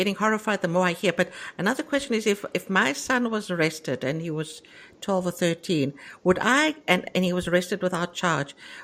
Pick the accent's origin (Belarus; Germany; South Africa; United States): South Africa; born there; moved away; Now, being an ex-South African, I'm still South African born, and having lived through that system